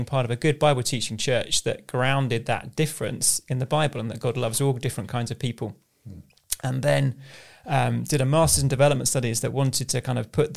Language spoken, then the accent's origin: English; Southend, East of England, United Kingdom; So growing up in Southend